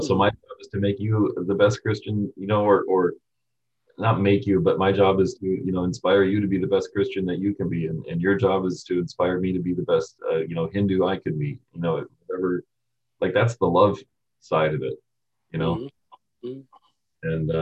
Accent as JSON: {"language": "English", "town": "Fort Worth", "region": "Texas", "country": "United States", "tie": "born or raised there", "said": "You know, I grew up in the South in Fort Worth, in Texas, you know, Bible Belt."}